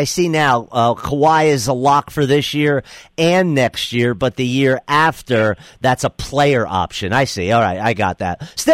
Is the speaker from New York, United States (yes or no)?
yes; New York City, New York, United States; I could attest to the fact, as a New Yorker, the Jazz aren't really an attractive draw.